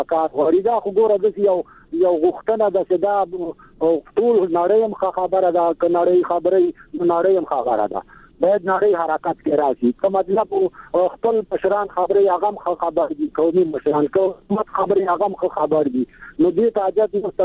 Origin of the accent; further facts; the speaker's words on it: Afghanistan; زه یو افغان یم